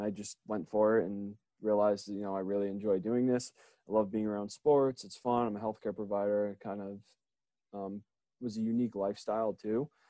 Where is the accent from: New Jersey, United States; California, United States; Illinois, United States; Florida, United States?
New Jersey, United States; So I'm from New Jersey originally. People in my office kind of give me a hard time for maybe not admitting that all the time, but I think I like to be Jersey proud. You know, I'm a Jersey boy at heart. So grew up in Jersey